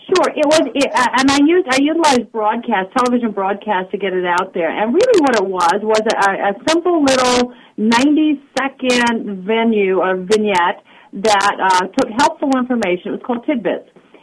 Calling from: Eugene, Oregon, United States; I'm in Eugene, Oregon.

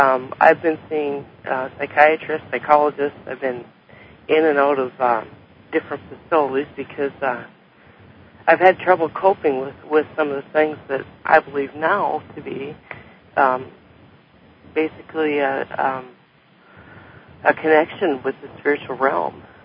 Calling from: Minnesota, United States; I'm in Minnesota.

